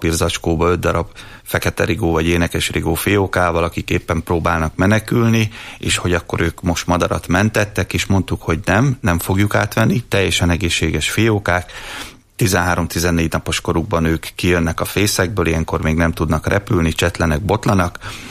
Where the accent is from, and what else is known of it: Miskolc, Borsod-Abaúj-Zemplén, Hungary; born or raised there